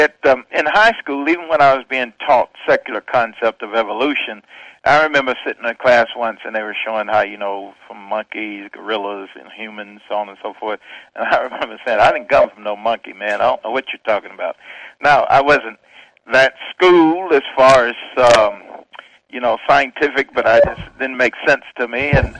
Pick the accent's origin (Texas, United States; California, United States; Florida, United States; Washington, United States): Florida, United States; Kissimmee; born there; also born or lived in New York; I was born in Kissimmee, Florida, before Disney World got there. And my parents was migrant workers coming up north as migrant workers from Florida to New York.